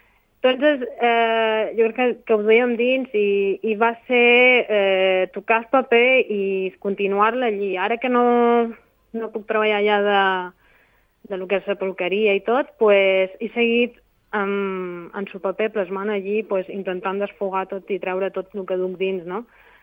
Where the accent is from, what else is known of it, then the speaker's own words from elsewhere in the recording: Sant Ferran, Balearic Islands, Spain; soc de Sant Ferran, exposaré per primera vegada a un lloc que és molt especial per jo, perquè allí he set la meva infància, en la Salou Parroquial de Sant Ferran